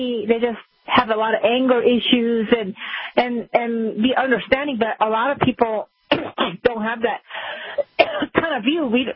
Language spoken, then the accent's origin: English; California, United States; No, I grew up in California, so, you know, the anything goes out there.